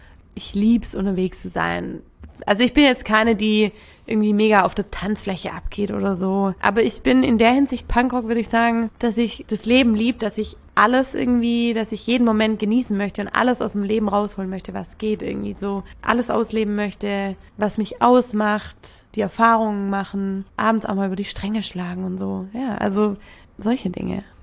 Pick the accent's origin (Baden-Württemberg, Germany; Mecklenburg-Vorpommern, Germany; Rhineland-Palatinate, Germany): Baden-Württemberg, Germany; Aber sonst bin ich halt Schwäbin.